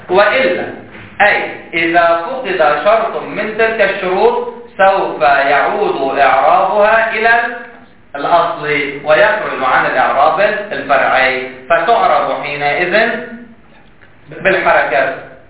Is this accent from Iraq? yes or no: no; Lebanon; نحن عندنا بلبنان هذه اللفظة نستعملها للطرفين